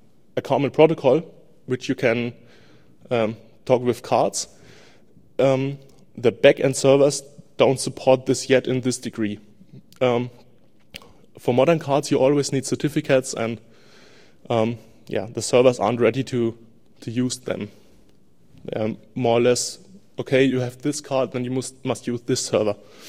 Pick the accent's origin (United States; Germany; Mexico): Germany; English is a second language; Yeah, we're from Germany, so we have using the current German cards.